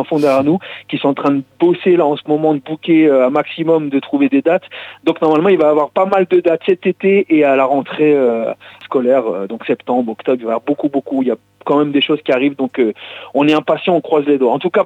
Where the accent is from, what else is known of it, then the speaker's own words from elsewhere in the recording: Roubaix, Hauts-de-France, France; now in Bergerac, France; on a grandi ensemble, on se connaît depuis très longtemps, on vient tous les deux de Roubaix.